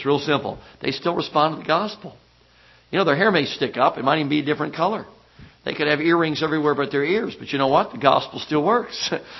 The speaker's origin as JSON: {"language": "English", "town": "Chicago", "region": "Illinois", "country": "United States", "tie": "born or raised there", "said": "Now, I grew up in Chicago. Somehow, I never was mugged."}